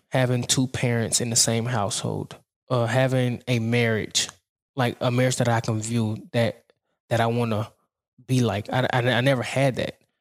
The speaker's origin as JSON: {"language": "English", "town": "Chattanooga", "region": "Tennessee", "country": "United States", "tie": "born or raised there", "said": "I grew up in Highland Park before it was what it is now. And I grew up around gangbangers and, you know, bad situations."}